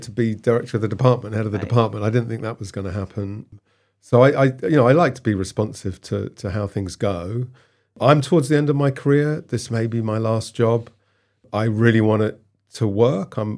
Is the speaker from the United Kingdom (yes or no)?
yes; Cambridge, East of England, United Kingdom; I grew up in Cambridge, England.